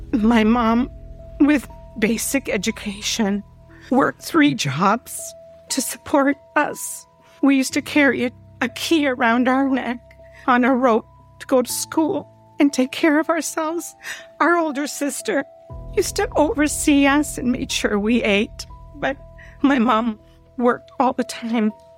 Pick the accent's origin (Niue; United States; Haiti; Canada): Canada; Toronto, Ontario; We're from Canada, Toronto. We were born in the city of Toronto. My mother, myself, my sister, and father were born in Italy. Fabio was the only one born in Canada.